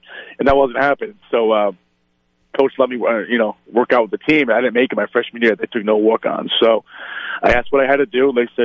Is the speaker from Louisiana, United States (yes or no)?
no; Cranston, Rhode Island, United States; I grew up in Rhode Island, Cranston, Rhode Island. So I'm born and raised there, went to a Catholic all-boys school here, and then ended up walking out of Syracuse.